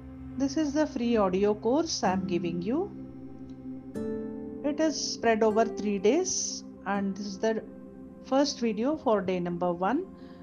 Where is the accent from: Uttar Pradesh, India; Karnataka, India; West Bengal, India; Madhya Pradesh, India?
Karnataka, India; Bangalore; I am a parenting and dyslexia management coach. I am from Bangalore, India.